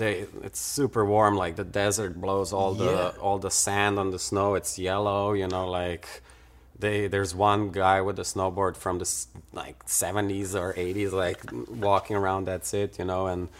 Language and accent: English; Slovenia; I was from Slovenia. Nobody even knew where Slovenia is, you know.